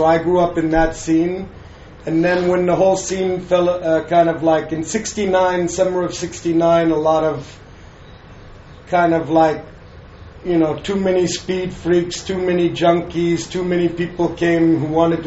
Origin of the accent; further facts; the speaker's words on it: San Francisco, California, United States; I grew up in San Francisco, and I was part of the music scene in the 60s